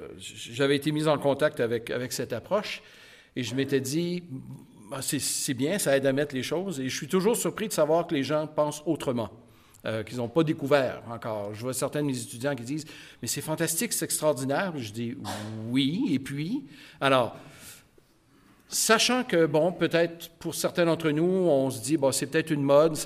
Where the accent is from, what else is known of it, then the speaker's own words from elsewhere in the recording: Lucerne, Quebec, Canada; En fait, je suis né à Lucerne. J'ai grandi jusqu'à l'âge de 15 ans. Je le sais que ça ne s'entend pas. Mais ensuite, j'ai grandi et Lucerne est devenue Elmer, qui est ensuite devenue Gatineau.